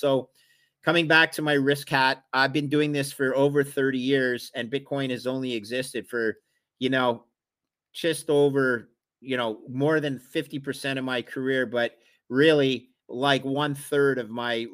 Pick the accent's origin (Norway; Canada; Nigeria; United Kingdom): Canada; now in Boston, United States; I'm in Boston right now. Even though I'm a Canadian, I'm down in Boston